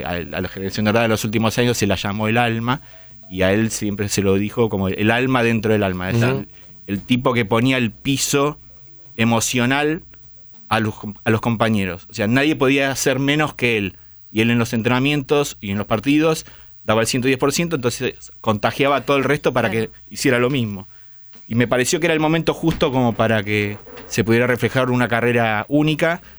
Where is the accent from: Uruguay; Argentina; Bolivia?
Argentina; Punta Alta, Buenos Aires Province; Yo soy de Punta Alta, cerquita de Bahía Blanca, ajá, así que me crié con el básquet y con Ginóbili y toda esa historia.